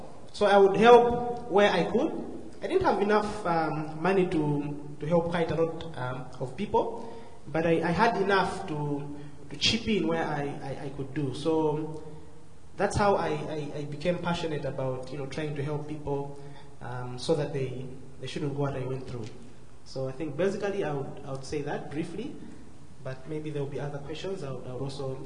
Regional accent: Zambia; I grew up in Zambia. It's a neighboring country to Malawi. But my dad and my mom were all from Malawi.

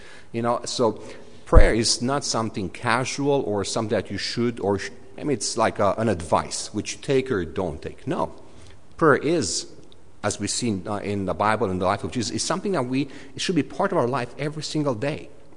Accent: Romania; first language Romanian; English is a second language; I'm speaking English, not Romanian. English is ESL, so if you'd hear me speak Romanian, you'd really need some espressos to listen to me.

